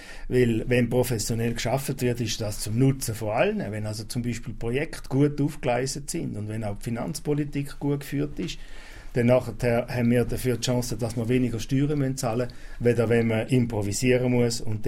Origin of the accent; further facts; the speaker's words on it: Appenzell Ausserrhoden, Switzerland; natürlich ist man Appenzeller. Ob in- oder Ausserrhoden ist von Gossau auch schon nicht mehr so relevant.